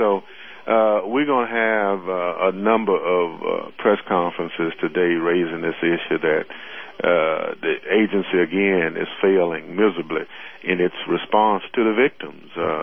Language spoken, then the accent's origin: English; Mississippi, United States; Well, you know, I'm from Mississippi, and I know what sharecropping is all about.